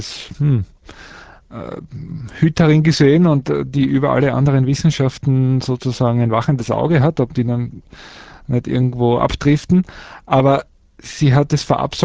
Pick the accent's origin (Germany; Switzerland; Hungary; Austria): Austria; Also ich bin Österreicher, kenne mich da nicht so aus mit dem Deutschen.